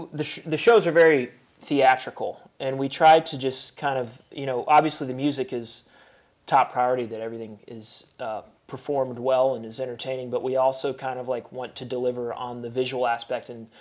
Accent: Chattanooga, Tennessee, United States; So we had a really big show in my hometown in Chattanooga towards the end of October

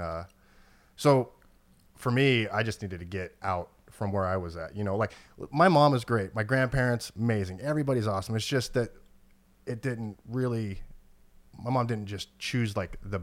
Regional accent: Oregon, United States; So I grew up in Oregon, mm-hmm. Pretty much my whole life.

